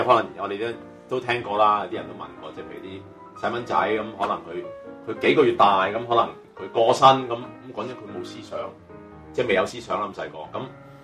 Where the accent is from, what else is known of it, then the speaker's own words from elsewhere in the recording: China; 我哋中國人